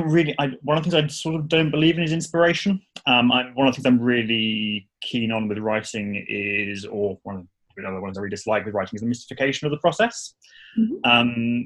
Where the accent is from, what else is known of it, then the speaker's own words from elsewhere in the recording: England, United Kingdom; I live very quietly in a little house in England.